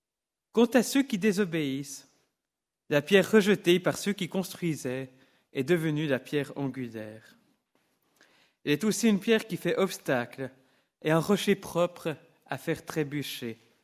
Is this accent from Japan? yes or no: no; Gland, Vaud, Switzerland; j'ai 33 ans, j'ai grandi à Gland dans le canton de Vaud.